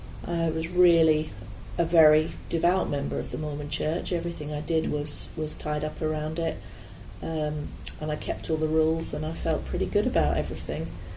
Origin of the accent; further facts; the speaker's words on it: Chichester, South East England, United Kingdom; now in Yorkshire, United Kingdom; I was born in Chichester in West Sussex. Grew up there.